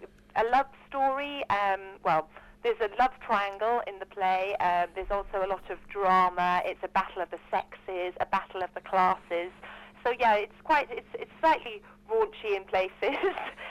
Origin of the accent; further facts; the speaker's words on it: Wales, United Kingdom; I'm originally from Wales, so I do quite a lot of Welsh TV.